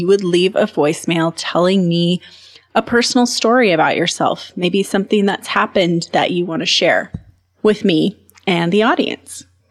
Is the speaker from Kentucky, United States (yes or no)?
no; Montana, United States; born there; So I'm still very much in Montana, but I am actually living on my family's property where I was born in the Bitterroot Valley, about 3.5 hours west of where I was living in the Madison Valley.